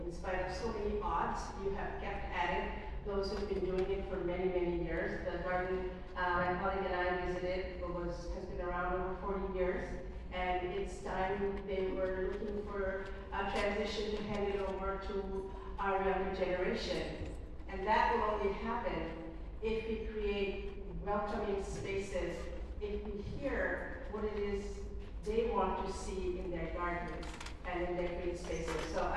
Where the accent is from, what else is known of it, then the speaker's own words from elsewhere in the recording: Bangladesh; So when I grew up in Bangladesh as a little girl, we had a garden where we had chickens.